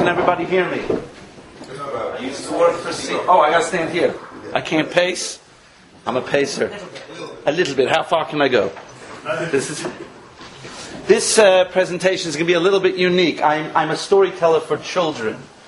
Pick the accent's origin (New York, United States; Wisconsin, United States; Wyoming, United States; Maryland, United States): New York, United States; New Square; So I grew up in New Square. My father was a Hasidic Yid.